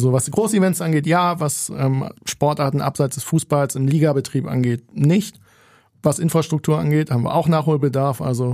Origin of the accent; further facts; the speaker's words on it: Hamburg, Germany; born there; Und gerade wenn man gebürtiger Hamburger ist und einen gewissen Stolz hat, auch Hamburger zu sein